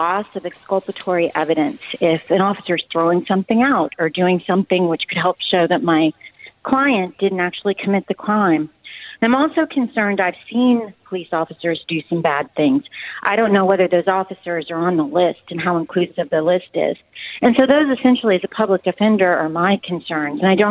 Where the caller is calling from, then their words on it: Maryland, United States; my cell phone says Annapolis, but I'm actually calling from Prince George's County.